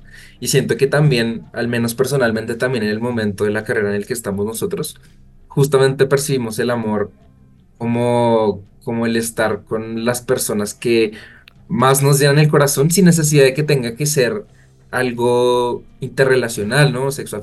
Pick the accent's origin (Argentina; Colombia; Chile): Colombia; a veces como colombianos interpretamos, que nosotros sí venimos de una cultura muy bailadora